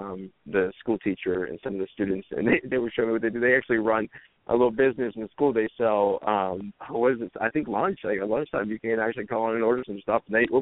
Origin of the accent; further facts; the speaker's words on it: Dayton, Ohio, United States; also born or lived in St. Clairsville, United States; I lived in Dayton, Ohio. I grew up in Dayton, Ohio.